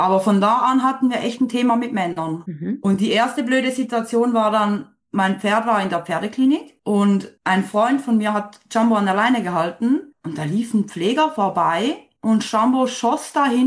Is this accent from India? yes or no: no; Switzerland; Ich komme aus der Schweiz. Ich selbst bin 27, genau.